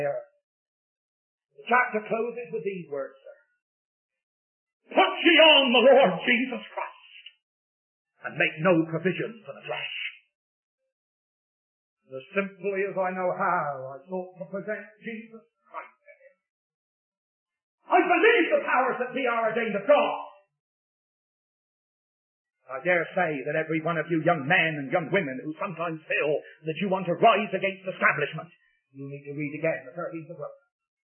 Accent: England, United Kingdom; You know, I'm always sort of boasting in the fact that I'm an Englishman.

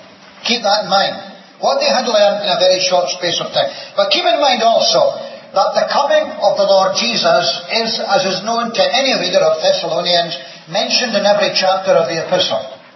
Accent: Scotland, United Kingdom; accent: Scottish; You probably have got used to my Scottish accent now

